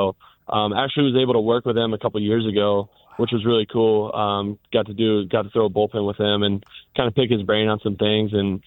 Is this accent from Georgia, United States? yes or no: yes; Atlanta, Georgia, United States; a team I grew up idolizing growing up in Atlanta.